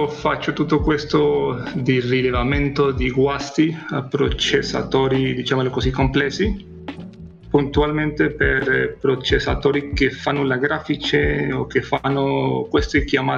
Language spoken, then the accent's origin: Italian; Colombia; now in Turin, Italy; Io sono colombiano